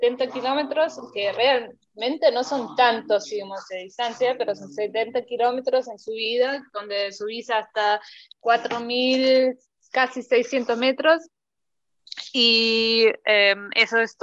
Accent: Austria; Spanish is a second language; now in Argentina; acá en Argentina, porque manejan de vez en cuando como re mal, y no respetan nada de las reglas, ya que yo soy de Austria, de Europa

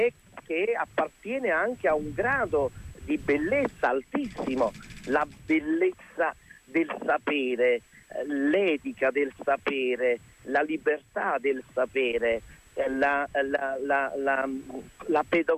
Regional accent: Naples, Campania, Italy; born there; non mi è successo perché sono nato a Scampia

